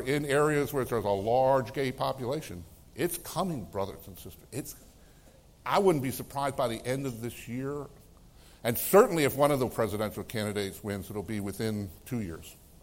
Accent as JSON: {"language": "English", "country": "United States", "said": "I love America. I'm glad I'm American. By grace of God, I'm an American."}